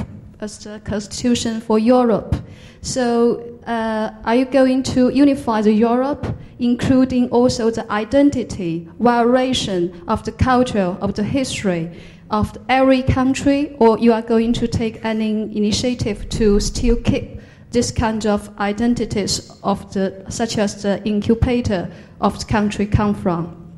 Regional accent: China; English is a second language; moved away as an adult; I come from China. I'm now the graduate student in the Industrial Relations Department.

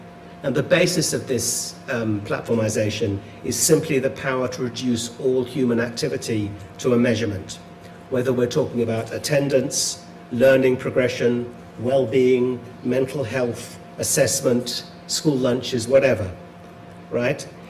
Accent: Australia; accent: Australian; I'm currently based in a university in Australia, as you can tell from my accent

